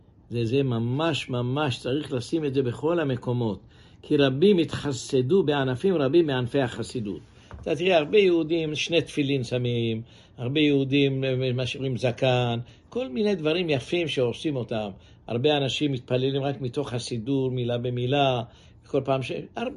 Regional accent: Jerusalem, Jerusalem District, Israel; כשהייתי ילד בירושלים, נפט זה היה מצרך יקר.

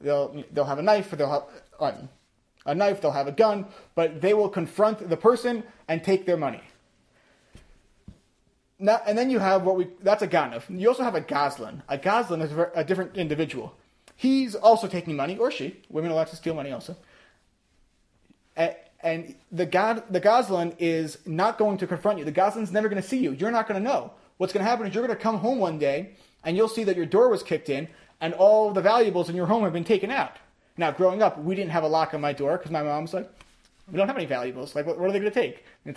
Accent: Livingston, New Jersey, United States; I grew up in Livingston, New Jersey, in suburban Torah.

